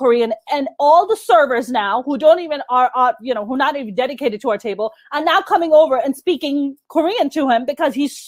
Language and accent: English; Pakistan; the flat that I was born and raised in Pakistan, our neighbors was